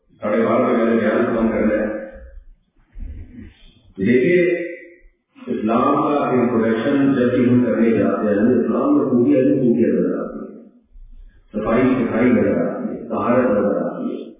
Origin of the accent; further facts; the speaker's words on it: Karachi, Sindh, Pakistan; میں کراچی کا ہوں میرا دل جل جائے